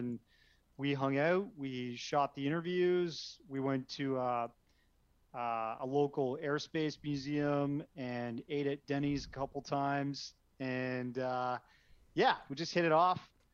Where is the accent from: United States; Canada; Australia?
Canada; I'm Canadian, so I'm definitely a faker there. Can't say I'm American